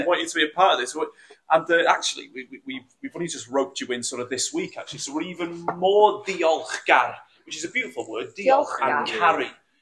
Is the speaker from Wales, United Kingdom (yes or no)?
yes; Leeswood, Wales, United Kingdom; when I was in school, they were bussed in from Penarth and I was from Leeswood and places all over the place, Clive, and it was actually in the county of Wrexham.